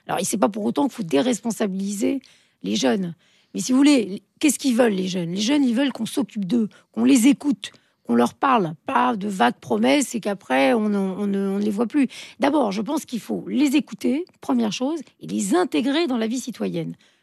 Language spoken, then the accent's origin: French; France; born there; Je suis née, bon, moi, en France.